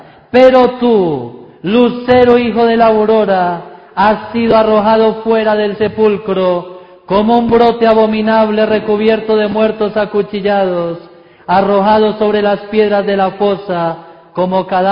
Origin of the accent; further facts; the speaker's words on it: Antioquia, Colombia; Sí, soy paisa y hablo mucho